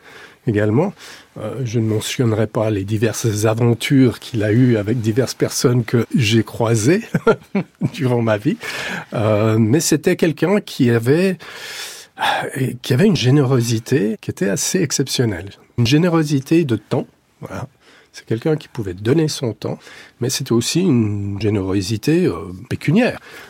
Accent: Switzerland; dans la maison de mon enfance, en Suisse

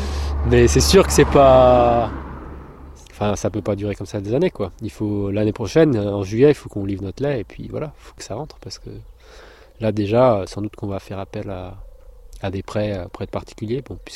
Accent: Pédernec, Brittany, France; Moi je viens de Côte d'Armor, de Pédernec, côté de Guingamp.

